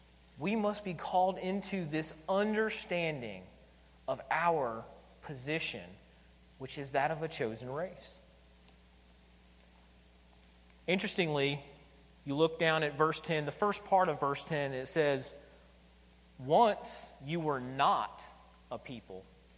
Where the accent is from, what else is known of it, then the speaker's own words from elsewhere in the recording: North Carolina, United States; I'm from North Carolina, where we would say, and I think some in Kentucky would echo it, we are a chosen kin.